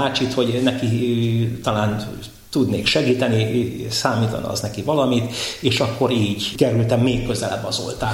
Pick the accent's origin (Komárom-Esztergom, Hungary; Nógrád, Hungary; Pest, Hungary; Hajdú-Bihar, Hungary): Pest, Hungary; Törökbálint; Török Bálint, onnan én származom